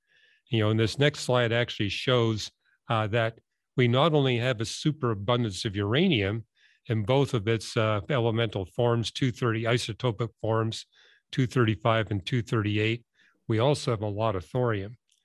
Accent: Canada; I grew up in Canada

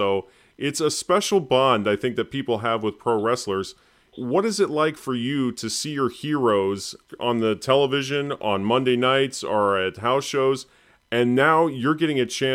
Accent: Indiana, United States; We actually left mom behind at home, and we went to an arena in my hometown in Indiana.

